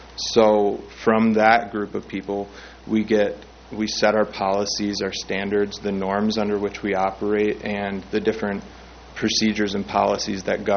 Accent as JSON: {"language": "English", "town": "Traverse City", "region": "Michigan", "country": "United States", "tie": "born or raised there", "said": "I'm from Traverse City. I grew up in the neighborhood right around East Bay Park, and I went to middle school right across the street from here"}